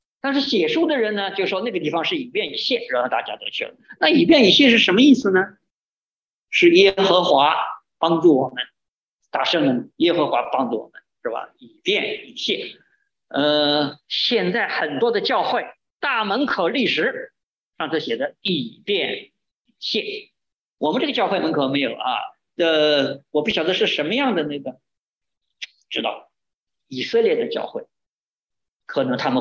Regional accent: China; 我们从大陆来的人看到啊

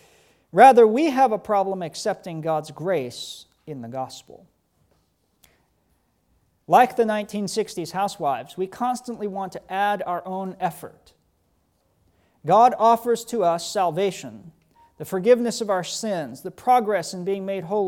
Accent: San Diego, California, United States; accent: Southern; also born or lived in Valdosta, Georgia; I should also note that although I mostly grew up in San Diego, I was born in South Georgia, Valdosta. The last municipality before you get to the Florida state line.

